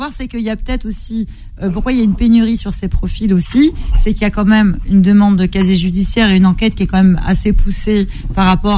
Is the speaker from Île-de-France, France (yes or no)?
yes; Rosny-sous-Bois, Île-de-France, France; je suis de Rony.